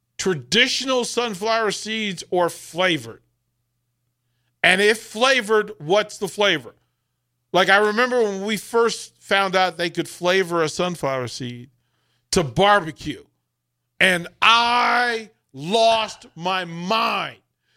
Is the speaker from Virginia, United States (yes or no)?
yes; Virginia, United States; I'm from Virginia, and there was a weird thing. Like, we're actually D.C. We're closer to D.C. than we are Appalachia.